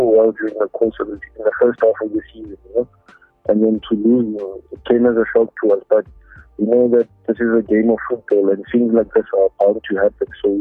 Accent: Bloemfontein, Free State, South Africa; still have a contact here at Bloemfontein Celtic, and I'm happy that I'm still here. You know, this is my hometown, and I've supported the team since I was growing up

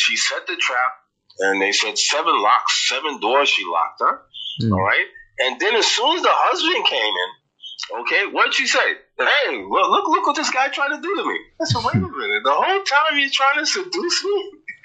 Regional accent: United States; Yeah, I'm an American, okay, and I was working for the government

